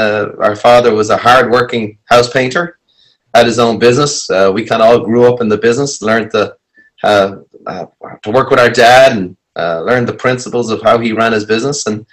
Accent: Ireland; I'm born and raised in Ireland.

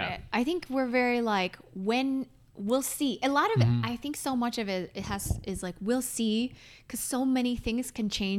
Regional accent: Midwest, United States; I loved growing up in the Midwest. I think it's an incredible place to grow up.

